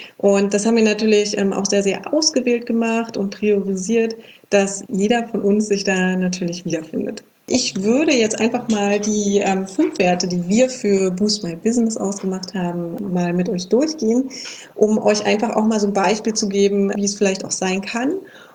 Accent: Berlin, Germany; Wir kommen beide ja aus Berlin.

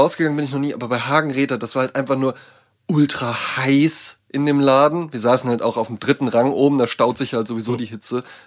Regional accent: Wetzlar, Hesse, Germany; Zeitpunkt der Aufnahme ist er gerade in meiner alten Heimatstadt Wetzlar

